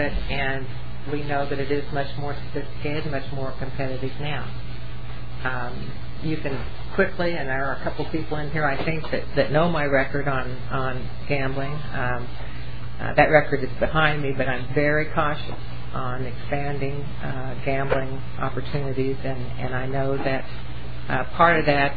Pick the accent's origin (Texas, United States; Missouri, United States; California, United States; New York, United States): Missouri, United States; born there; Actually, I can say it because I was born in Missouri, but I play that down when I'm running, you know, for election in Kansas.